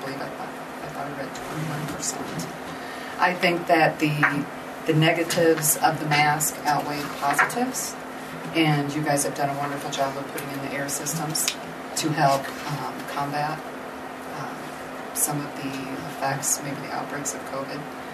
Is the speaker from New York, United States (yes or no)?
no; Nebraska, United States; Well, born and raised in Nebraska. Don't hold it against me. I'm a Cornhusker.